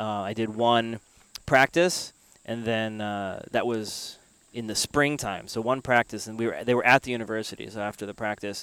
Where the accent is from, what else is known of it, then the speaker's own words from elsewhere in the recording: Little Rock, Arkansas, United States; Well, like most taiko players, I'm from Little Rock, Arkansas.